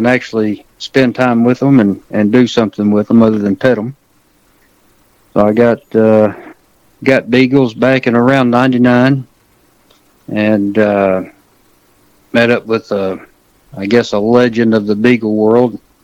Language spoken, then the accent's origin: English; Danville, Kentucky, United States; now in Dexter, United States; I'm originally from Central Kentucky, Danville, Kentucky, and I moved down here to Dexter, Kentucky about 2 years ago.